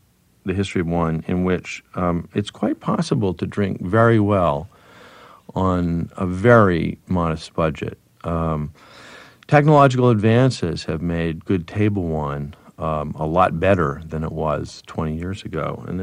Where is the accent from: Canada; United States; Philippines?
United States; East Coast; also born or lived in Europe; I grew up on the East Coast and spent most of my life in the East Coast or in Europe.